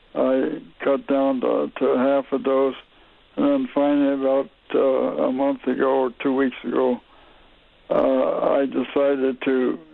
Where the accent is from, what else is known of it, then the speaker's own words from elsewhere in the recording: Kansas, United States; I was born and raised in Kansas with a fair skin, strawberry blonde hair.